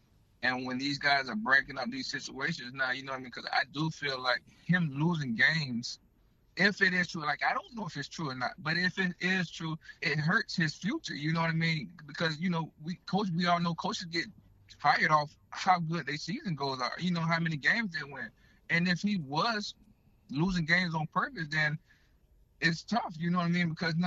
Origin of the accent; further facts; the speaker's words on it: Miami, Florida, United States; to go out there and be in my hometown, which is Miami